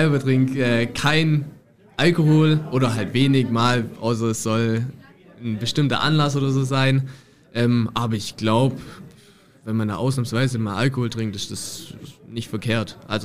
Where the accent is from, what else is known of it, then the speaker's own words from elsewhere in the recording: Ulm, Baden-Württemberg, Germany; Also Ulm ist meine Heimat. Ich war hier auch in der Schule. Ich war auf dem Anna-Essinger-Gymnasium.